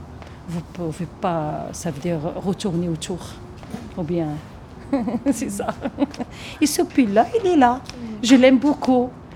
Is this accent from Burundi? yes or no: no; Morocco; now in France; quand je sors, ou bien j'y vais chez moi, au Maroc et tout ça